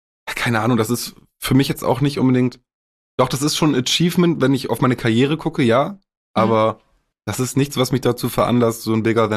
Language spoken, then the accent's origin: German; Augustfehn, Lower Saxony, Germany; riesengroßer Fan von dem Dorf, aus dem ich komme. Also, vielleicht um das mal zu erklären. Ich komme aus dem Dorf Augustfehn.